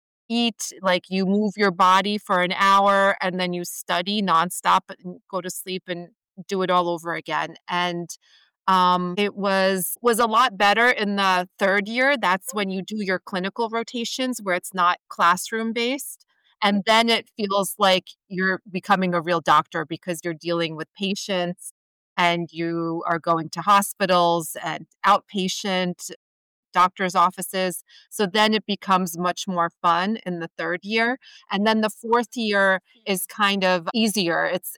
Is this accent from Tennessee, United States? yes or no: no; New Jersey, United States; The state is very nice. It's a beautiful place to live, but my childhood was a little bit difficult because I had a family dynamic that was not ideal. So I had some was, I guess, growing up, but New Jersey itself was not the issue.